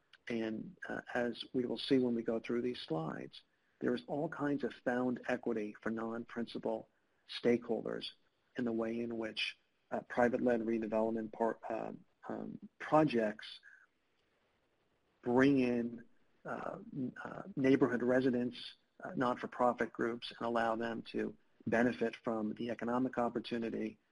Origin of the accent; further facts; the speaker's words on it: Florida, United States; I'll put a shout out for my home state, the state of Florida